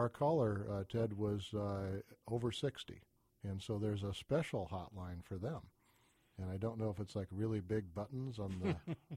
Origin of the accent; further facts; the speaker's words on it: Tacoma, Washington, United States; I mean, see, I'm from Tacoma. I was born in Tacoma.